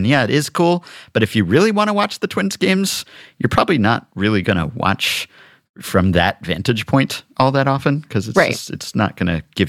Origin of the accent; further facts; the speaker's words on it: New York, United States; And to me, as a New Yorker, now one way we actually are exceptional in New York is our rents.